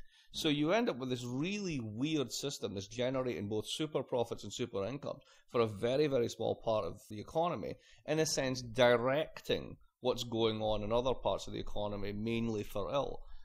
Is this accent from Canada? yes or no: no; Scotland, United Kingdom; I'm Scottish.